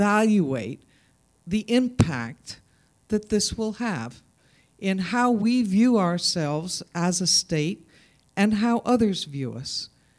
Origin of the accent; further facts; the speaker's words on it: Tuftonboro, New Hampshire, United States; and I'm from Tuftonboro.